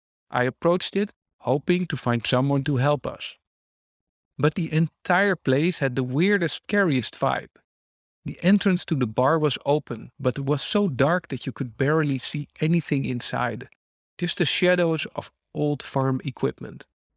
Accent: Netherlands; English is a second language; "Hi, we're from the Netherlands, and we're here to see your shooting range," I said

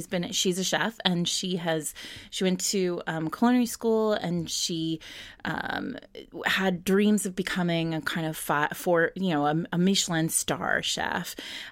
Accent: New England, United States; See, this is me. This is a New Englander.

